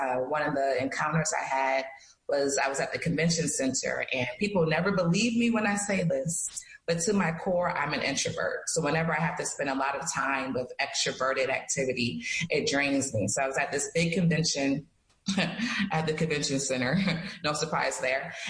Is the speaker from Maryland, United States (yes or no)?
no; Rochester, New York, United States; Because I'm from Rochester, New York, and we don't play around.